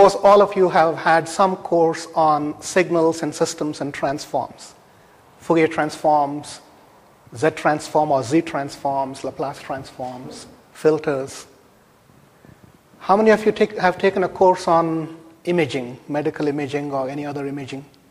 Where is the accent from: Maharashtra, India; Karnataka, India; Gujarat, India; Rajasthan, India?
Karnataka, India; Mandya; I did my engineering degree with the University of Mysore in my hometown, Mandya, in India.